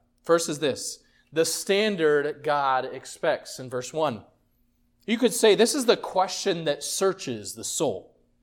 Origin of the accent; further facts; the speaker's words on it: Brazil; Growing up in Brazil, there were a lot of gypsies.